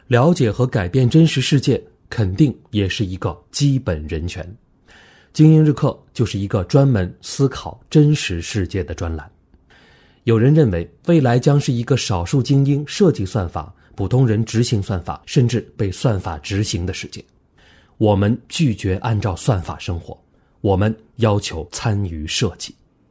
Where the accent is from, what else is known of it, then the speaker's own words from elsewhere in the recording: China; 用我们中国人熟悉的视角重新讲解